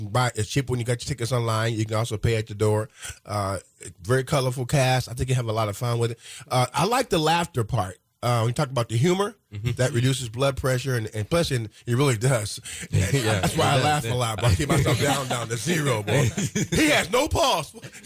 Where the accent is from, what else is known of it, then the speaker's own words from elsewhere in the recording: Indiana, United States; Nothing worse, though, my hometown, Terrell, Indiana. Nothing to do with the Wolfman. But anyway, my hometown, Terrell, Indiana.